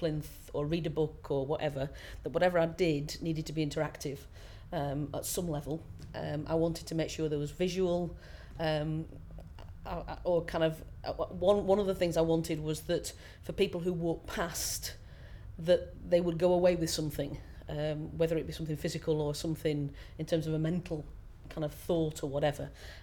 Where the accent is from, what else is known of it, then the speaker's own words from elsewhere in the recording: Wallasey, North West England, United Kingdom; Lisburn, 45, and I'm from Wallasey on the Wirral.